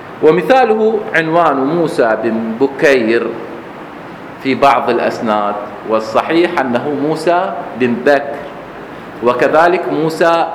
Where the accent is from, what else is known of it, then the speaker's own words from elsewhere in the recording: Iraq; accent: Iraqi; احنا نقراها حميد بالاكسنت العراقيه مالتنا نقراها حميد باللغه العربيه الفصحى